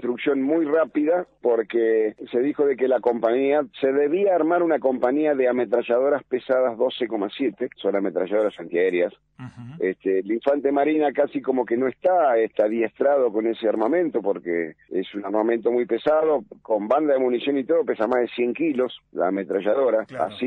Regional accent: Buenos Aires, Argentina; Soy porteño y mi padre tucumano.

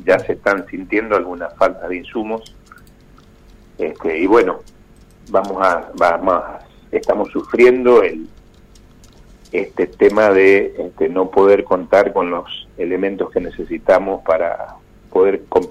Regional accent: Mendoza, Argentina; a los 2 millones de habitantes que somos de Mendoza, ya no alcanza

